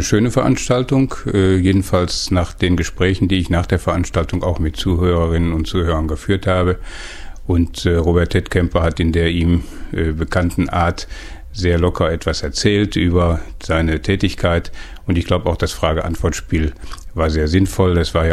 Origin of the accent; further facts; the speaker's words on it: Westerholt, North Rhine-Westphalia, Germany; Ich bin in Westerholt geboren, gegenüber der Martinuskirche. Ich bin hier in Herten zur Schule gegangen, einer der wenigen Westerholter, die meisten gingen nach Buhr. Und ich bin hier dann eigentlich geblieben